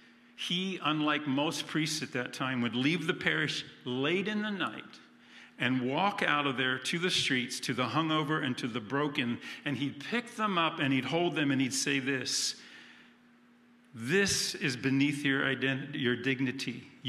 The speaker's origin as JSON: {"language": "English", "region": "Pennsylvania", "country": "United States", "tie": "born or raised there", "said": "I grew up in Lancaster County, very religious county."}